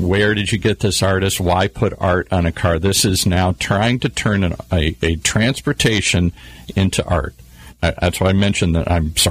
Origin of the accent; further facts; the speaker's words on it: Detroit, Michigan, United States; When I grew up in Detroit, we were talking about this offline